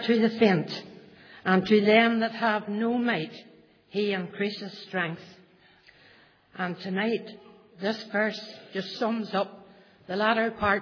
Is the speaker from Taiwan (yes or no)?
no; Bellaghy, Northern Ireland, United Kingdom; born there; I was born in Ballaghy on the 10th of November, 46. I was the youngest of a family of 10. There was 8 of us girls and 2 boys. I wasn't brought up in a Christian home, but I was sent along to Sunday school and church in Ballyscullion Church in Ballaghy.